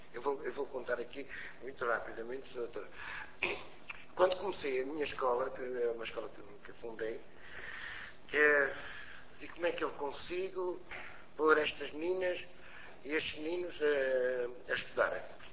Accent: Portugal; Eu sou português, vou aderir, estou a português. Nasci cá

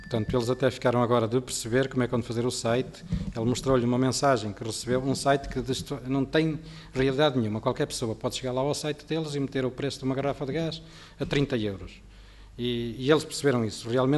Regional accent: Porto, Norte, Portugal; Eu sou da zona do Porto, conheço bem a zona de Passo Ferreira, de Lousada

